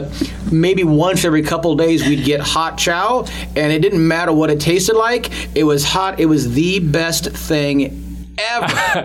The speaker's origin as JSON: {"language": "English", "town": "Corvallis", "region": "Oregon", "country": "United States", "tie": "born or raised there", "said": "That's where my entire family have grown up, born and raised in Corvallis."}